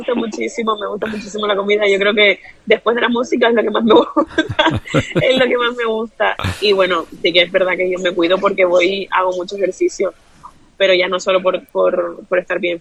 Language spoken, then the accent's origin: Spanish; Canary Islands, Spain; como buena canaria, pues quería traer el calorcito ya un poquito antes del tiempo